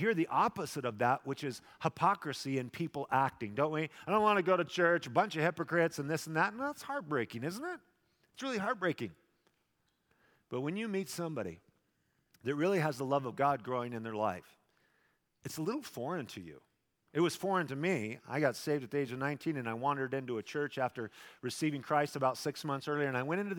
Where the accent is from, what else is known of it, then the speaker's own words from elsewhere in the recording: Twin Falls, Idaho, United States; And we're cruising in Twin Falls, my hometown.